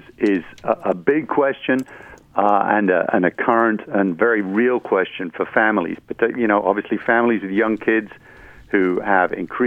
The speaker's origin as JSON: {"language": "English", "region": "England", "country": "United Kingdom", "lives_now": "United States", "said": "I'm from England, by the way, where it's different, but now a citizen of the United States."}